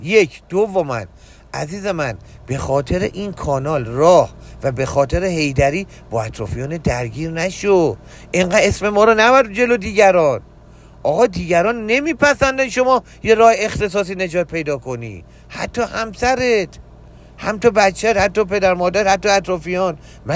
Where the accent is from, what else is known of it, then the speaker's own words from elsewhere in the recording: Iran; چقدر قشنگ ما به عنوان یه ایرانی خواستیم خلق بشیم تو این کشور